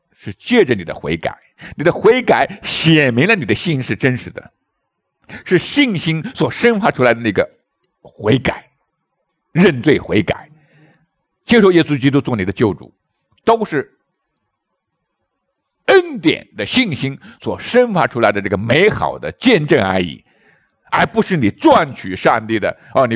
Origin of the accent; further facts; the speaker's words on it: China; 就像我们中国人一样的